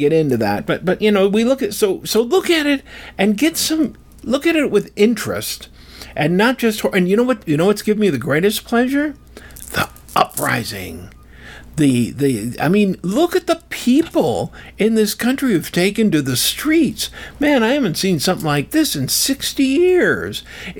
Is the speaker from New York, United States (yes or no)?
no; Colorado, United States; I was from Colorado, where Mamie Eisenhower was from, his wife, and they made a big deal out of that.